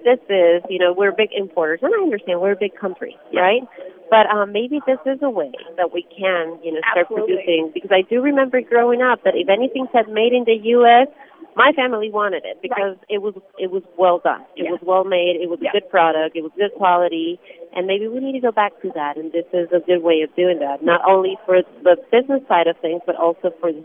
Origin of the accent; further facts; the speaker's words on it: Ecuador; I'm originally from Ecuador